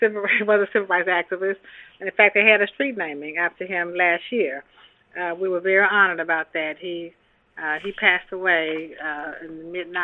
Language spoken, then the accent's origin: English; Memphis, Tennessee, United States; It was like any other young lady growing up in Memphis.